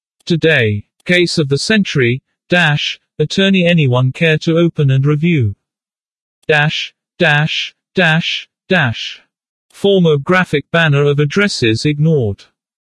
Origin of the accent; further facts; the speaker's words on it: California, United States; She being a former 911 emergency dispatch operator for the San Bernardino County here in my hometown.